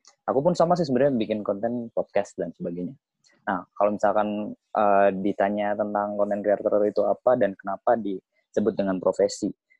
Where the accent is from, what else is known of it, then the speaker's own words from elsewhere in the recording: Cirebon, West Java, Indonesia; Saya asli dari Cirebon, asli.